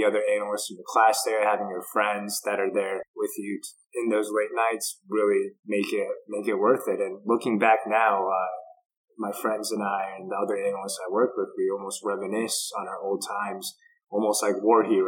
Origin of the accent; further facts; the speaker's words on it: Detroit, Michigan, United States; now in New York, United States; I grew up around the Detroit, Michigan area, went to college at Harvard, and then came out to New York